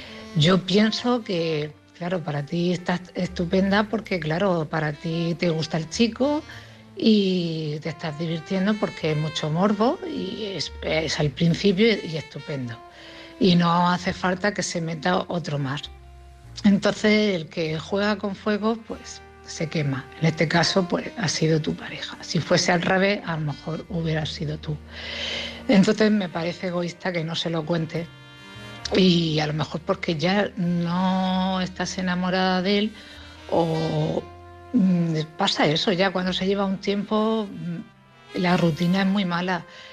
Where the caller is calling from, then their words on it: Cartagena, Region of Murcia, Spain; de Cartagena.